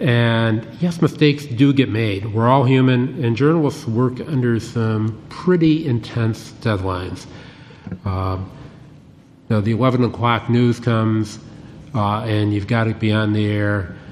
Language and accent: English; New York, United States; I grew up out in Cattaraugus County, and my next-door neighbor was a dairy farmer